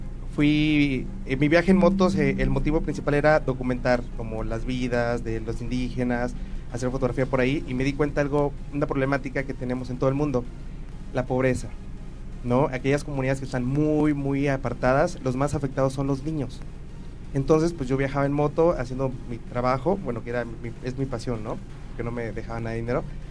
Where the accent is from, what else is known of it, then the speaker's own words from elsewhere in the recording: Tabasco, Mexico; born there; also born or lived in Veracruz; yo soy nací en Tabasco, uh-huh, y viví en Veracruz también.